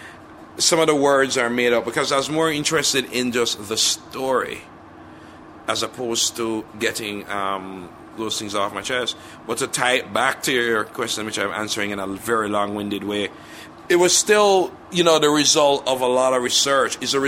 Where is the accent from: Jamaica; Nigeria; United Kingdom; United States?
Jamaica; Growing up in Jamaica, the bulk of the literature books you read are Victorian.